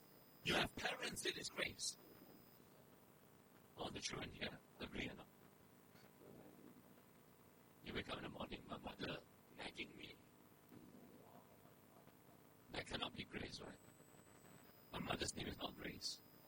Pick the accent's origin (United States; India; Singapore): Singapore; Too many of us as Singaporean Christians are ungraced.